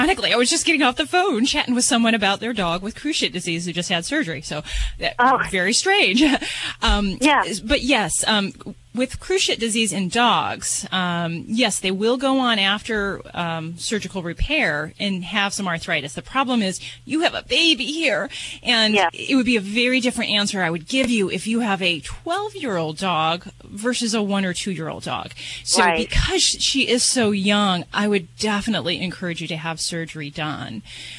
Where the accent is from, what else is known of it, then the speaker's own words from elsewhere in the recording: Las Vegas, Nevada, United States; my bet, and I'm from Vegas, so and I'm betting today, man